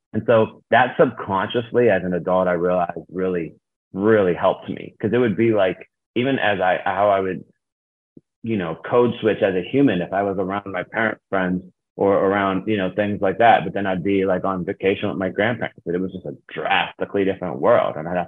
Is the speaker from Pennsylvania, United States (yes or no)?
no; Youngstown, Ohio, United States; I grew up in Youngstown, Ohio, which is a very, you know, blue collar town.